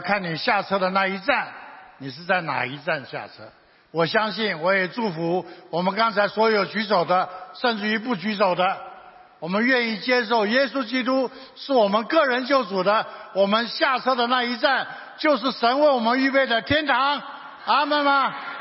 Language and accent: Chinese; Taiwan; 我们台湾人